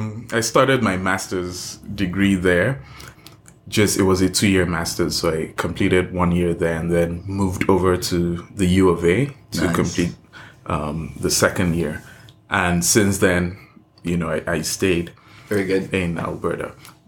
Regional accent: Nigeria; moved away as an adult; now in Canada; Okay, so I grew up in Nigeria. I lived there up until I was... until 2013.

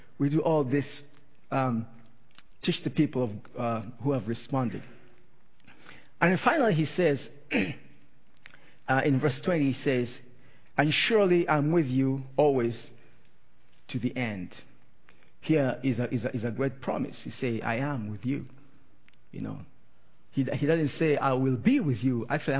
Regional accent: Tanzania; now in Edmonton, Canada; I'm from Tanzania. I'm familiar with the African community in the city.

